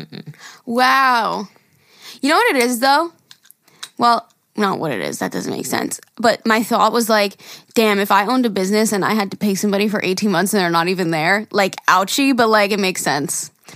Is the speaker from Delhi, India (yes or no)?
no; Mumbai, Maharashtra, India; I'm from Mumbai